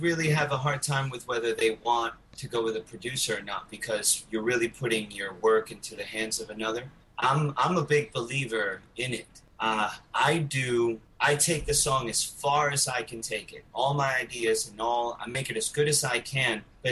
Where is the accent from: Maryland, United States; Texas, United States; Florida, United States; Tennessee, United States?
Florida, United States; Miami; because I'm originally from Miami, and not that many people come to Miami